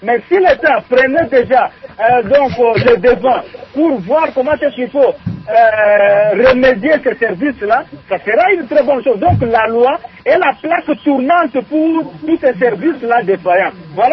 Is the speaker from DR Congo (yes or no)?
yes; DR Congo; chez nous, en République démocratique du Congo